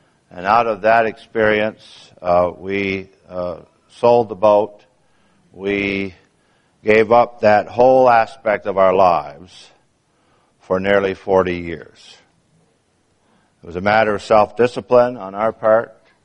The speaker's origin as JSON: {"language": "English", "region": "New York", "country": "United States", "tie": "born or raised there", "said": "But I was raised in the Finger Lakes area of the state of New York, up in central New York, and I was raised very near one of those lakes."}